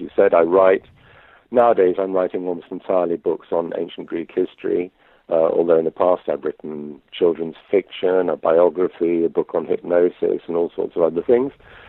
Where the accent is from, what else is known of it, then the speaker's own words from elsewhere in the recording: United Kingdom; now in Greece; I'm British, but I live in Greece. I live in southern Greece on a small olive farm